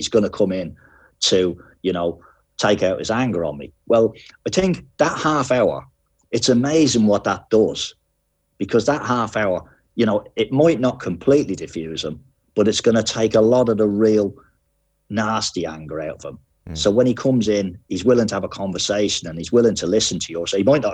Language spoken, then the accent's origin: English; Ireland; It's how I was brought up in Ireland.